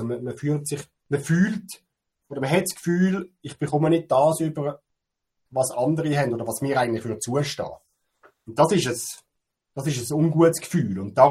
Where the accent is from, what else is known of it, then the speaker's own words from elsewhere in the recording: Zug, Switzerland; Also ich komme jetzt aus dem Kanton Zug und ja, die Mietpreise sind bei uns ein Problem.